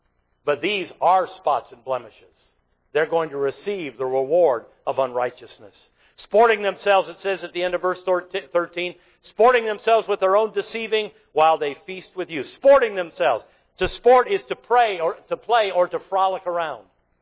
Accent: Michigan, United States; I grew up outside of Detroit, 1967, the Detroit race riots.

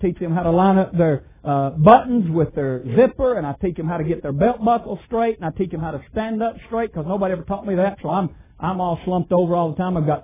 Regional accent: Alabama, United States; When I grew up in Alabama, when Bear Bryant was big, I was taught that on the eighth day, God created the Crimson Tide.

